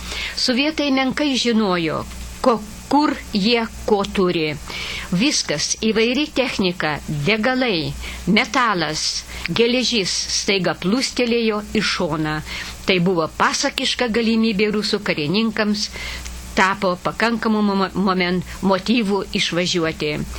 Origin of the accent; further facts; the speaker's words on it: Pakruojis, Šiauliai County, Lithuania; Pakruojus yra mano tėviškės vieta